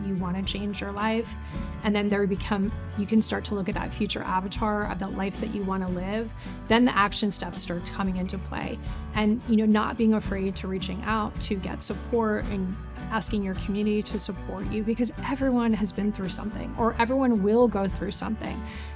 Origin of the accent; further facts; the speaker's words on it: New York City, New York, United States; now in Los Angeles, United States; I've been in Los Angeles for 7 years. I'm originally from New York City, and I'm a mom of two teenagers and lots of dogs.